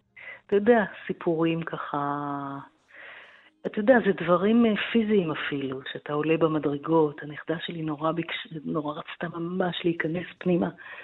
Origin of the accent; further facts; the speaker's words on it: Tel Aviv, Tel Aviv District, Israel; הבית הישן שגדלתי בו, ולקחתי אותם ממש לבית הישן שלי ברחוב המלך ג'ורג' בתל אביב